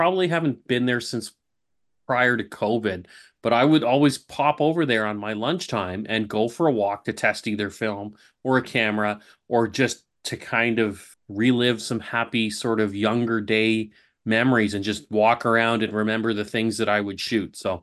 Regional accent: Brampton, Ontario, Canada; I grew up in Brampton before Brampton was what we know of Brampton today.

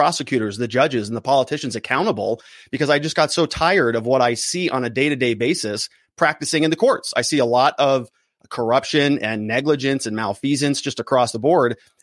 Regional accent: Arizona, United States; I was born and raised here in Arizona, and I've basically lived my whole life here.

